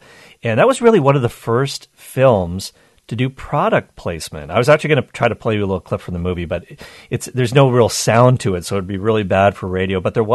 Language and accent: English; Canada; I'm Canadian, so I should be comfortable with that extra cold.